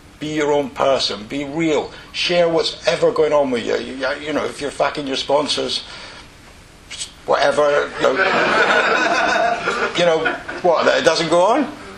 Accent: Inverness, Scotland, United Kingdom; this year I went home and I'm from Inverness

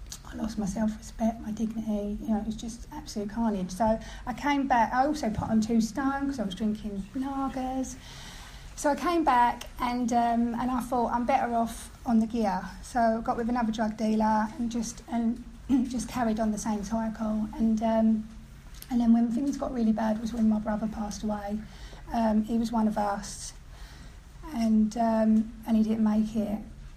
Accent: Bow, London, United Kingdom; I'm from Bow, East London, and I had a good upbringing, structured, strict.

